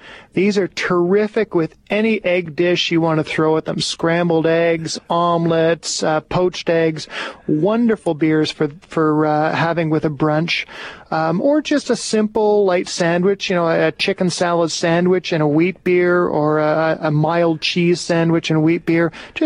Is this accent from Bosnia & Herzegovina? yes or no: no; Quebec, Canada; Another one I like actually comes from my neck of the woods, actually close to my hometown.